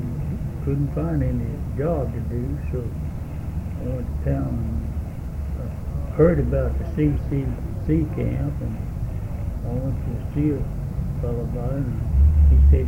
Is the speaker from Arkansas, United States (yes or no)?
yes; Fort Ross, Arkansas, United States; Well, I was raised in Fort Ross, Arkansas, and was born October 20th, 1894, in Fort Ross.